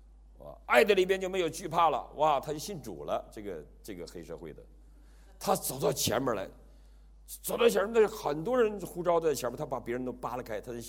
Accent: Taiwan; 这个另类英雄，我台湾人爱用另类这个词儿

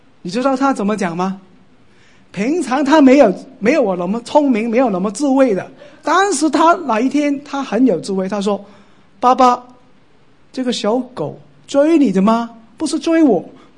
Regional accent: Hong Kong

